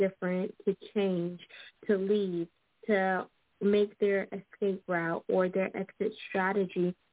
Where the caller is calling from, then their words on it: Texas, United States; I'm calling in from Texas.